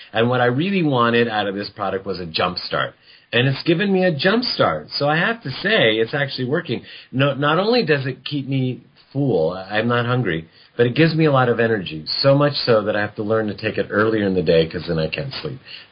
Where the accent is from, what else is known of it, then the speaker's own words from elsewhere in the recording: United States; born there; See, now, I was born in America, but from Italian-American parents who came from Sicily.